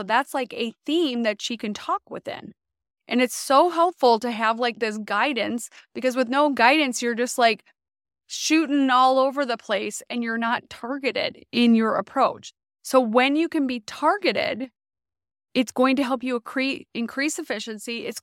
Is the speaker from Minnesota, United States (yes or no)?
yes; Minnesota, United States; She is actually from my home state of Minnesota